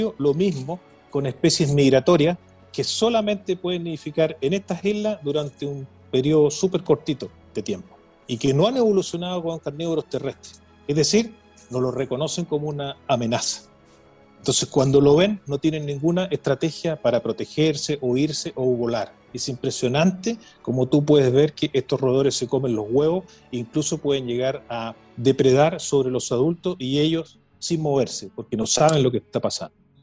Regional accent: Chile; A nosotros nos ha costado, ¿cierto?, como chilenos

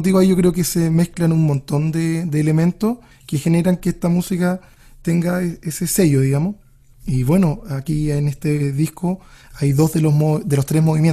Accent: Rancagua, O'Higgins, Chile; vino a desembocar en Rancagua, que es mi ciudad de origen, pero que tiene un pasar desde las montañas para mí.

